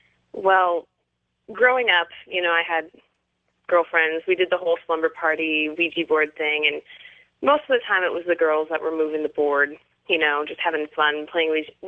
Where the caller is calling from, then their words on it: Bellingham, Washington, United States; I'm calling from Bellingham.